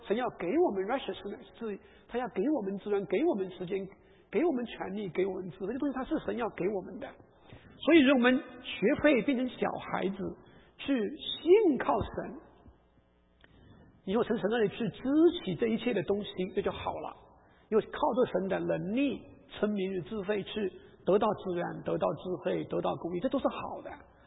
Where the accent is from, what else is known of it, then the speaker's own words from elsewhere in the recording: China; moved away; 我们从大陆刚出来的时候